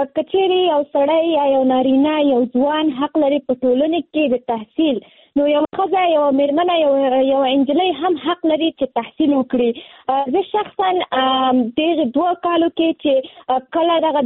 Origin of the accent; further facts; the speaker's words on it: Nangarhar, Afghanistan; now in Kabul, Afghanistan; ما د ننګرهار د ولایت نه فعلاً په کابل کې ژوند کوم